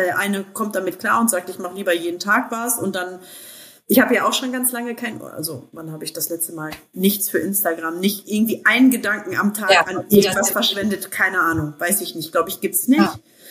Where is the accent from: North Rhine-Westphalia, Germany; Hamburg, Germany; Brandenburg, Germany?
North Rhine-Westphalia, Germany; Bielefeld; ich komme ja aus Bielefeld, Dr. Oetker ist ja hier